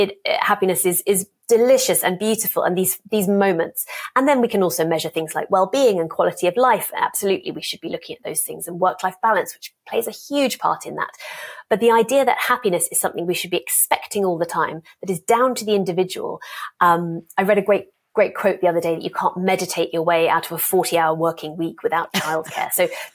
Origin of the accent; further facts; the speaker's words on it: United Kingdom; now in Denmark; I am still British. I'm not going to live in Denmark forever